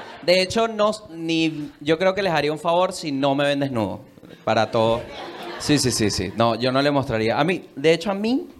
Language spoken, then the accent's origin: Spanish; Venezuela; Para mí la arepa es venezolana. ¿Por qué? Porque yo soy de Venezuela.